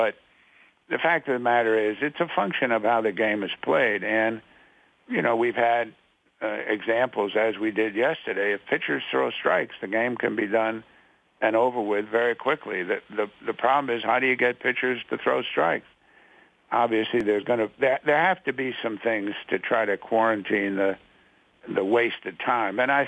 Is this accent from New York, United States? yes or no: yes; New York City, New York, United States; Look at the Yankees right here in my hometown.